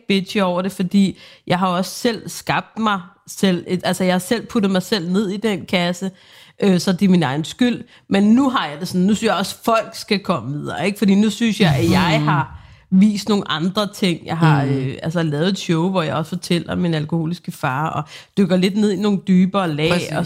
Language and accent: Danish; Hvidovre, Capital Region of Denmark, Denmark; Ja, og jeg er jo Hvidovre barn.